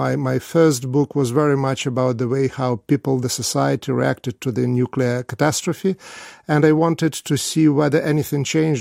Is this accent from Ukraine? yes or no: yes; Ukraine; I come from Ukraine